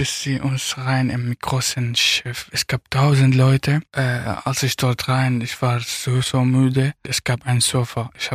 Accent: Hama Governorate, Syria; born there; German is a second language; moved away as an adult; Also ich bin in Syrien geboren, in einem kleinen Dorf, die gehört zu Hama, aber auch nicht weit weg von Homs.

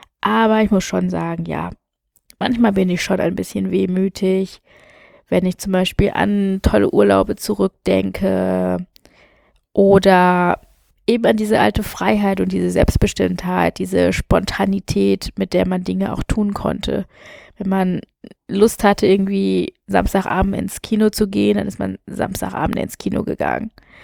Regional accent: Germany; also born or lived in India; Ich bin in Indien geboren, ich bin adoptiert worden und bin mit einem Jahr nach Deutschland gekommen und bin dann hier aufgewachsen

